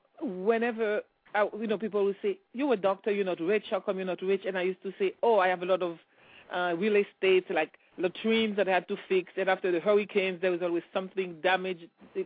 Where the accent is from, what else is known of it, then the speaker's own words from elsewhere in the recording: Haiti; now in San Diego, United States; I'm in beautiful sunny San Diego, and it's still morning. I was born and raised in Haiti. I'm from a humble background and never forgot where I came from